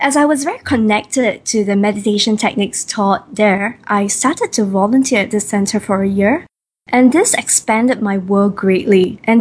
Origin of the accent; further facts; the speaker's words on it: Singapore; Well, I'm a Singaporean Chinese with Teochew dialect.